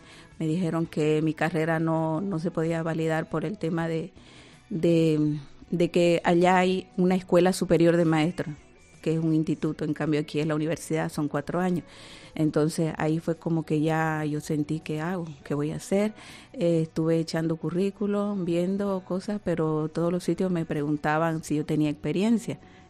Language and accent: Spanish; Bolivia; moved away as an adult; Yo vengo de Bolivia, yo era maestra en mi país.